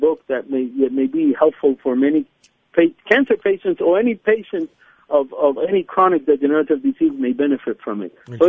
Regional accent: Ponce, Puerto Rico; And here in Ponce, it's very known because of canepas, where I'm originally from Ponce, so that's where the canepas are.

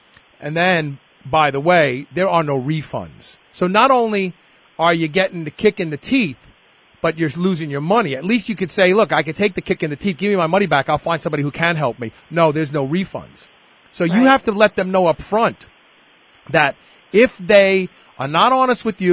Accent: New York, United States; Maybe it is because I'm from New York, and I don't like to waste a lot of time.

